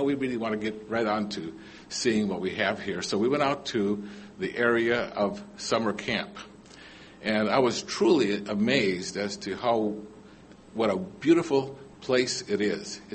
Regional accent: Philippines; I'm from the Philippines.

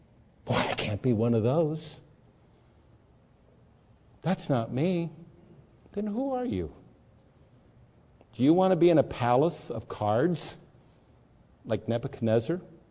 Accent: Berwyn, Illinois, United States; born there; In that sense, I was born in Berwyn, Illinois, for anybody that knows where Berwyn, Illinois is.

